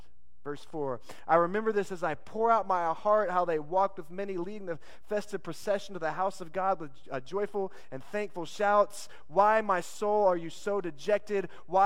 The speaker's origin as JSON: {"language": "English", "region": "Texas", "country": "United States", "said": "We're Texan, right? Like, in Texas, I was joking about this"}